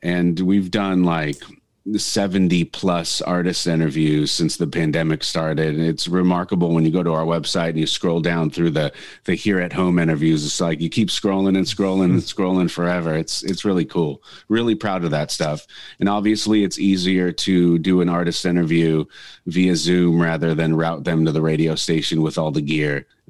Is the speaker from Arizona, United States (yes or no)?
no; Northridge, California, United States; now in Carlsbad, United States; And then Laguna Beach, and now this, back in my hometown of Northridge.